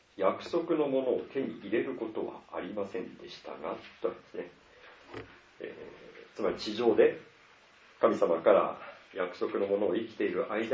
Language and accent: Japanese; Iwate, Japan; now in Sapporo, Japan; 私岩手で生まれて岩手の農家で育っておりますので、やはりあそこは自分のふるさとだなと思っておりました、